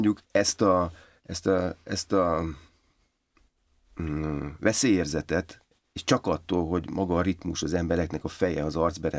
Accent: Debrecen, Hajdú-Bihar, Hungary; amikor gyerek voltam, és megjelent Debrecenben egy budapesti ember, az egy rendkívül irritáló volt.

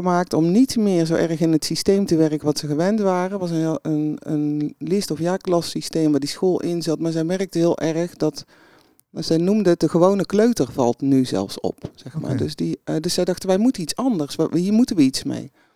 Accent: Hank, North Brabant, Netherlands; Ik kom uit Brabant, ja. In een dorp tussen Gorinchem en Breda woon ik eigenlijk al mijn hele leven.

